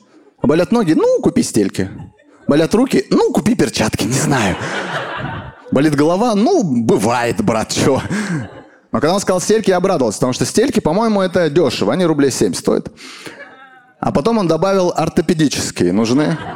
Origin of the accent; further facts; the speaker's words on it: Kazakhstan; Еще, кстати, я казах.